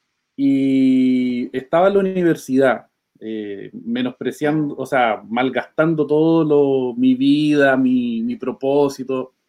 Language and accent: Spanish; Concepción, Biobío, Chile; Yo tomé la decisión con mi familia de venirnos a vivir al campo. Soy de Concepción, la región del Biobío. Hermosa región y hermosa ciudad. Y nos vinimos a 25 kilómetros del centro de Concepción, en un lugar muy apartado, con muy buena conectividad, pero lejos de la ciudad.